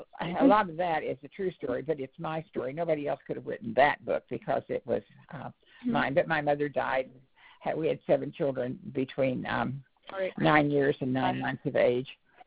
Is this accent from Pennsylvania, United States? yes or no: no; Kansas, United States; also born or lived in Missouri; I lived in Missouri. I grew up in Kansas, but I mean, I'm using areas that I know where I used to live and everything.